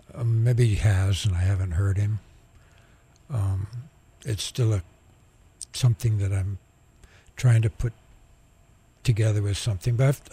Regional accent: Molokai, Hawaii, United States; born there; Yeah, I was born in Molokai. You know, one of the few Haoles that were born over there, I'm sure.

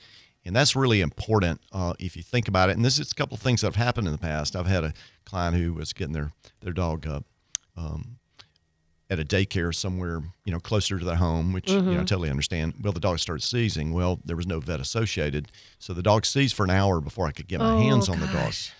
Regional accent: Mississippi, United States; I'm from Northeast Mississippi, around

